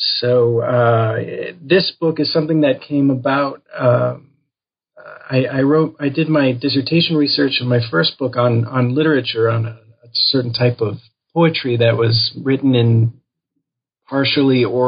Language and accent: English; Chicago, Illinois, United States; I am from the Chicago area, and when I was in college at Vassar College in the Hudson Valley